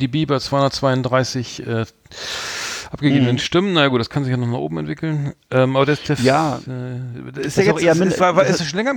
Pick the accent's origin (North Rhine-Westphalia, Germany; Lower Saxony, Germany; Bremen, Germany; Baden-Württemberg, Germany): Bremen, Germany; Ich bin Bremer, das ist nicht Norden, aber es ist mehr Westen.